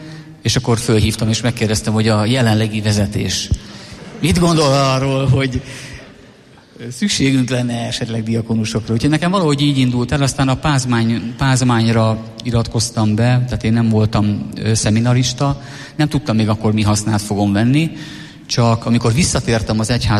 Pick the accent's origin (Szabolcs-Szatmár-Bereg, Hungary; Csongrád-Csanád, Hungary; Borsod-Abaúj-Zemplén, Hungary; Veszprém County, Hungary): Szabolcs-Szatmár-Bereg, Hungary; És én szabolcsi gyerek vagyok, sokat dolgoztunk a kertben